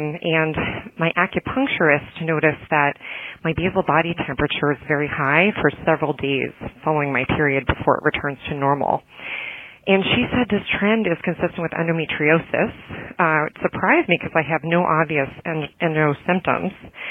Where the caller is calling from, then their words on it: Newton, Massachusetts, United States; Hi, Dory and Matt. … I'm from Newton, Massachusetts.